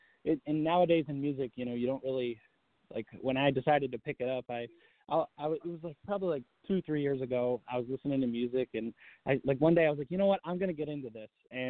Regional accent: Richmond, Massachusetts, United States; I'm from Richmond, from a really small town in Massachusetts, and I wanted to join the military to serve my country.

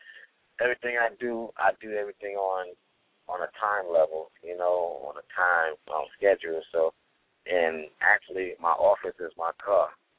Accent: Bronx, New York, United States; growing up in the Bronx, it was like, you know, it was cool, you know. I grew up in the project

